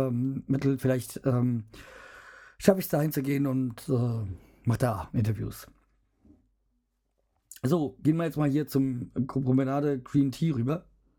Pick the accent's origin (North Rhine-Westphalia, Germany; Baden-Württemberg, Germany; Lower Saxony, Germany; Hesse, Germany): Hesse, Germany; Hanau; es halt auch in Hanau ist und ja, eigentlich in dem Stadtteil, also Steinheim, wo ich aufgewachsen bin, wo ich immer gerne bin